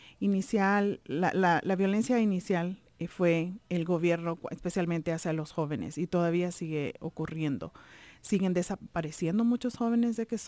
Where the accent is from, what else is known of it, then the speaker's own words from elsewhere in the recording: Granada, Nicaragua; como por ejemplo yo soy de Granada.